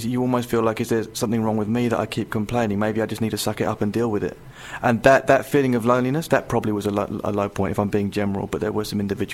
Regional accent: East of England, United Kingdom; As you say, I mean, I've been born and raised in Essex. I'm a local Essex lad.

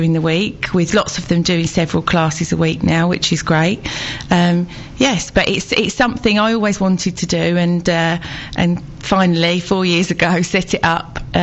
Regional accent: Romford, London, United Kingdom; I grew up in Romford. Yes, and then sort of left there at 18

